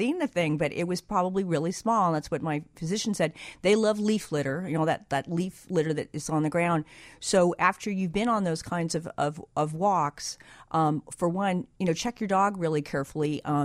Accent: California, United States; No, in fact, I'd mentioned earlier, I'm from California.

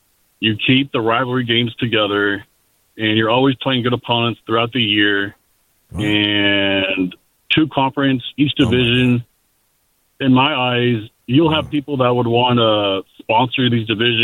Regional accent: Dallas, Texas, United States; I'm from Dallas, so to SMU?

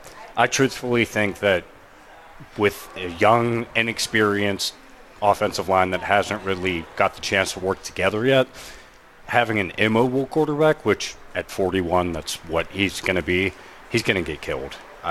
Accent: Midland, United States; I'm from Midland.

